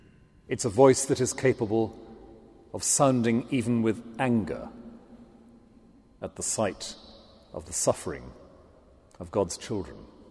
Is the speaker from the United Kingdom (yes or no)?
yes; Wales, United Kingdom; accent: Swansea Valley; When I've spent long enough back home in Wales, I discover that my Swansea Valley accent is returning.